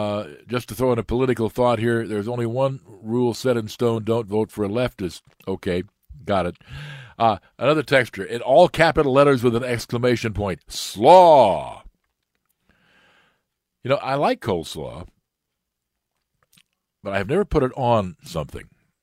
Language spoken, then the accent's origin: English; Cleveland, Ohio, United States; Growing up in Cleveland, I'm used to the old municipal stadium